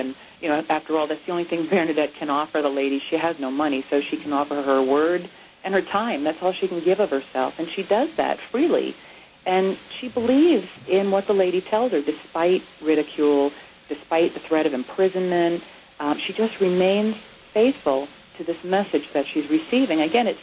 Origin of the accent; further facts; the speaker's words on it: New York, United States; I'm from Long Island, so I'm used to that lake effect that you get from the Atlantic Ocean on one side, the Long Island Sound on the other, and we used to always get a good dumping.